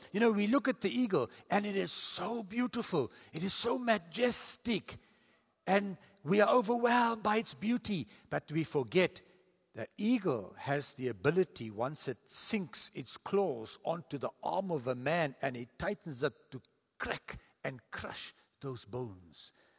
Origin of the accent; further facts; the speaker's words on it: South Africa; There were things I had to leave behind because I am first a Christian before I am a South African.